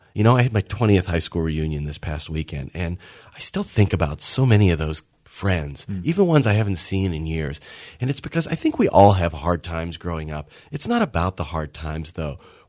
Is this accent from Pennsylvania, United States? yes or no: yes; New Kensington, Pennsylvania, United States; now in Los Angeles, United States; It's set at a Catholic school in Western PA, all around my hometown of New Kensington and Arnold and Tarentum and Natrona Heights. Since I live in Los Angeles, I miss that location.